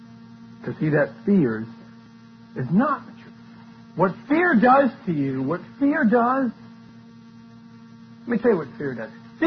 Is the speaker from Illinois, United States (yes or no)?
no; New Orleans, Louisiana, United States; I grew up in New Orleans, Louisiana, and thereabouts. Tremendous prejudice where I grew up.